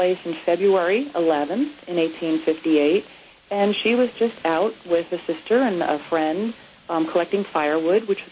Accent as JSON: {"language": "English", "region": "New York", "country": "United States", "said": "I'm from Long Island, so I'm used to that lake effect that you get from the Atlantic Ocean on one side, the Long Island Sound on the other, and we used to always get a good dumping."}